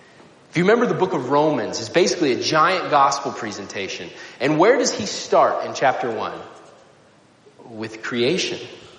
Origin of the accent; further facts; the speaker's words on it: United States; And they took me to visit, and as an American, I was kind of a novelty